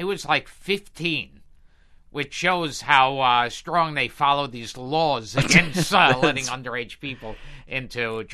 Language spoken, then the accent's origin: English; Brooklyn, New York, United States; In Brooklyn.